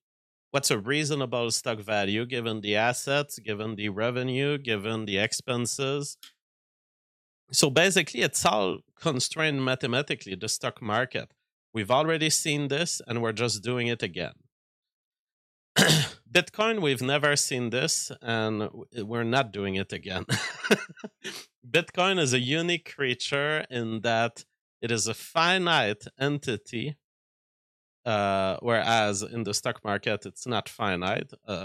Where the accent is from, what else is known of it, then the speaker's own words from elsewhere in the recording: United States; I'm technologically enthusiast, and I'm an American